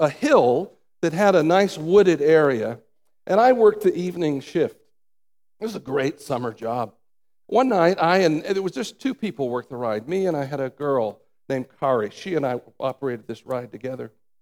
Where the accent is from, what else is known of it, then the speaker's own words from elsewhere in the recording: Atlanta, Georgia, United States; I grew up in Atlanta, in the American South.